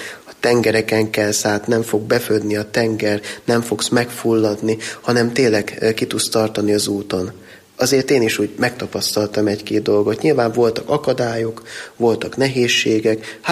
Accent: Hidvégardó, Borsod-Abaúj-Zemplén, Hungary; én is cigány származásúnak vallom magam, én is cigány soron nőttem föl otthon Hidvégardóban

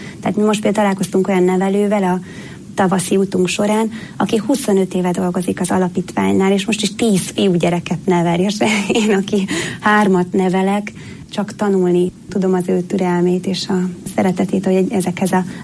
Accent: Budapest, Hungary; én a 16. kerületben Rákosztán Mihályon nőttem föl Budapesten

